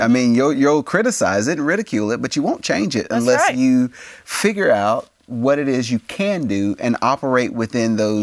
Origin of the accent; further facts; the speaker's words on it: United States; So I'm an American, but if I go to Canada, I have to obey Canadian law.